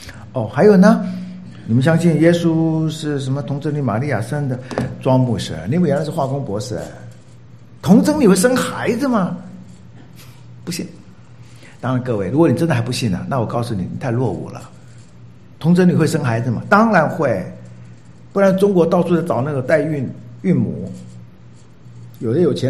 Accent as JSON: {"language": "Chinese", "country": "Taiwan", "said": "我们台湾人的意思不好说显然有秘密"}